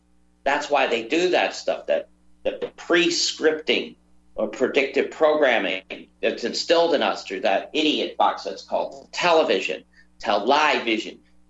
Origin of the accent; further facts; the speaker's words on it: United States; I'm an American, too. It's my country as well, whether you believe it. Just because I'm not there doesn't make me less American or less caring about my country.